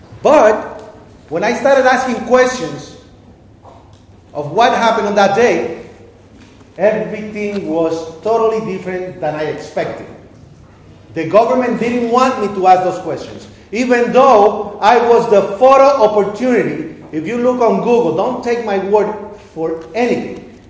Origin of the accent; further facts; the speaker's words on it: Puerto Rico; born there; because I was born in Puerto Rico